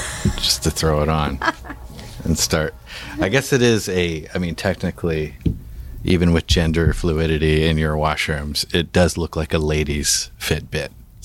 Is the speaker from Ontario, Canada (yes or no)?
no; Victoria, British Columbia, Canada; So you and I are both from the West Coast. I'm from Victoria.